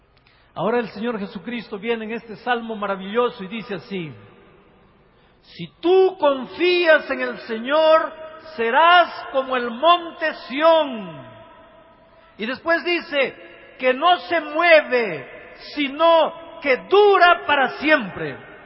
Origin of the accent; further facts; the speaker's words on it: Peru; now in Brazil; Aunque yo vivo los últimos 25 años en el Brasil, yo nací en el Perú y me crié en el Perú.